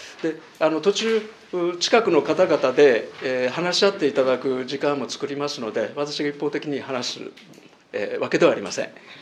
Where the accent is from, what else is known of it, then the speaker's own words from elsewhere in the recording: Kyoto, Japan; moved away as an adult; now in Miyazu, Japan; 私の出身は京都市なんですけれども、この丹後が気に入りまして、実は宮津に移住しまして今4年目になります。